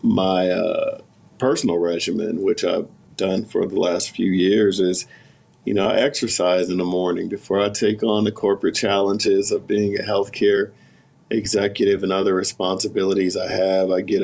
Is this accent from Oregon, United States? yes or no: no; Sacramento, California, United States; I am calling from Northern California, here in Sacramento, California, the state's capital, where I'm born and raised.